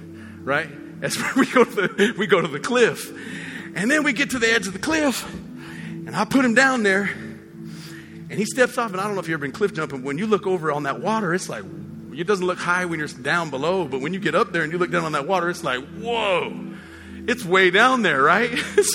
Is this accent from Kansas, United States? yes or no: no; Colorado, United States; I grew up in Colorado, and so there's this lake. A river ran through our town, and the town sat on a lake.